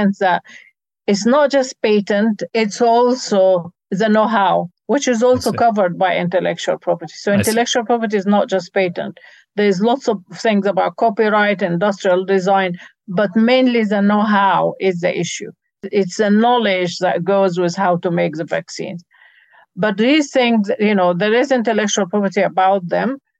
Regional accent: United Kingdom; As a British person, I think the doses saved the politicians here.

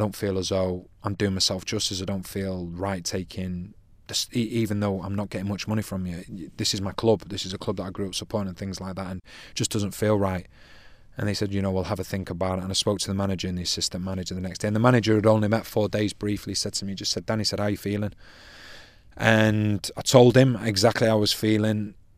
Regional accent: Altrincham, North West England, United Kingdom; I always promised my friends that, you know, my hometown club would be where I'd finish my career. And it was Altrincham.

